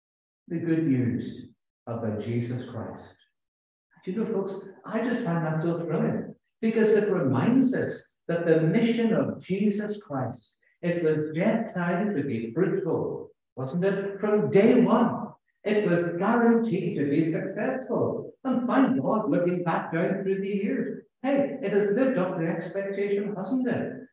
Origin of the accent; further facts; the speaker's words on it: Ireland; I'm Irish, okay?